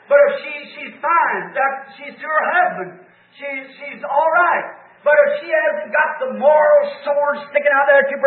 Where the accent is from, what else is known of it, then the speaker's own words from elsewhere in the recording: United States; The rockest place in the United States, or the world, is this nation. I'm an American.